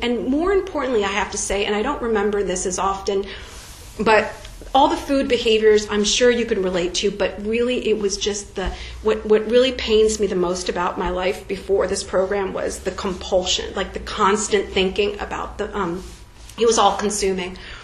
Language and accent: English; Eatontown, New Jersey, United States; So I grew up in Eatontown, New Jersey.